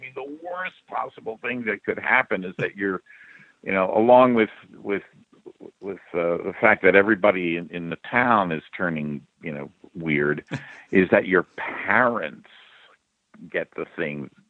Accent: Philadelphia, Pennsylvania, United States; I grew up in Philly until I think I was about 7, and then we moved out to the suburbs, yeah.

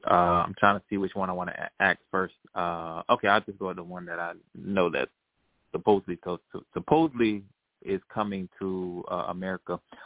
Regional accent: Florida, United States; from South Florida.

